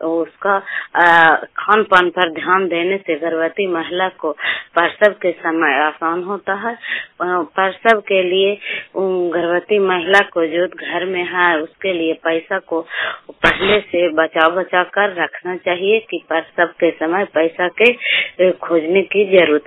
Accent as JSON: {"language": "Hindi", "town": "Kaila", "region": "Bihar", "country": "India", "said": "घर कैला, प्रखंड नगर नौसा, नालंदा जिला के निवासी हूँ।"}